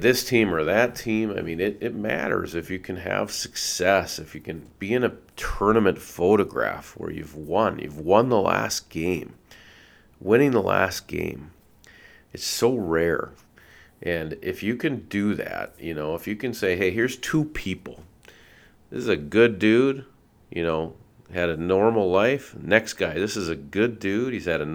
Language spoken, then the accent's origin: English; Minnesota, United States; growing up in Minnesota, I have seen very, very little wins.